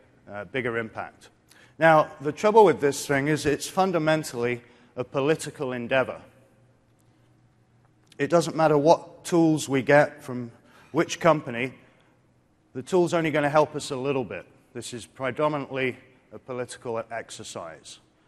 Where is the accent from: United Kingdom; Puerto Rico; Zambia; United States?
United Kingdom; Edinburgh, Scotland; I'm from Edinburgh in the United Kingdom.